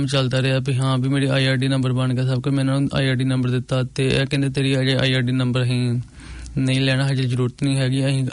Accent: Gurdaspur, Punjab, India; moved away; ਮੈਂ ਪੰਜਾਬ ਤੋਂ ਗੁਰਦਾਸਪੁਰ ਤੋਂ ਹਾਂ

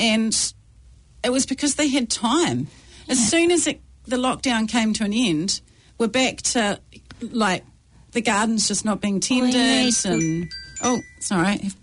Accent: Waikato, New Zealand; I grew up in the Waikato rurally, and we have lots of paddocks

